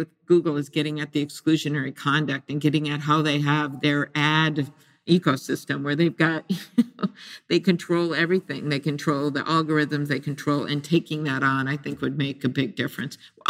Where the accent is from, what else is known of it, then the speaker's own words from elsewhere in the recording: Midwest, United States; You know, I'm from the Midwest. I talk a lot about what's happening from a Midwestern standpoint.